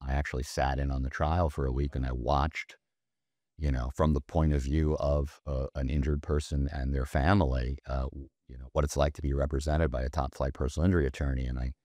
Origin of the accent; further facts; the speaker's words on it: Oceanside, New York, United States; a town called Island Park, New York, which was right near where we grew up in Oceanside.